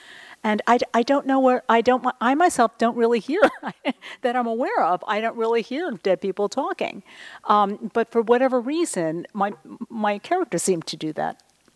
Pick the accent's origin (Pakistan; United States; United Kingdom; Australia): United States; Yonkers, New York; And we were growing up in Yonkers, New York.